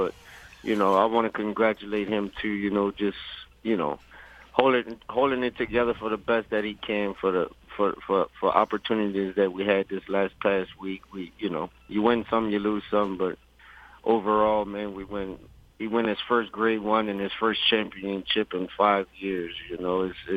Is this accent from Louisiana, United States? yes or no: yes; Vinton, Louisiana, United States; My dad and mom, I come from Louisiana, Vinton, Louisiana, representing in the house.